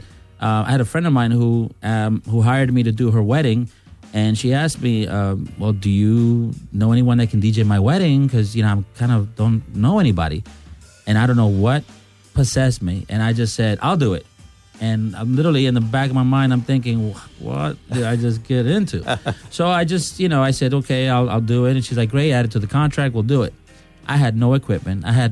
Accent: Brooklyn, New York, United States; I was raised in Brooklyn, so I grew up with a lot of hip hop and that's where my heart's at.

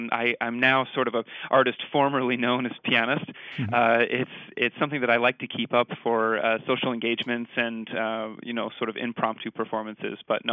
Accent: St. Louis, Missouri, United States; I remember some early piano teachers growing up in St. Louis who really inspired me

